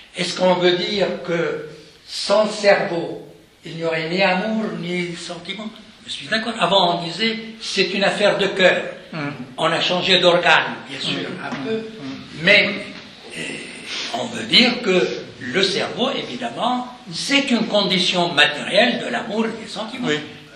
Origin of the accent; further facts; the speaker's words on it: Lebanon; Je ne vais pas commencer à faire des lapsus parce que je suis libanais.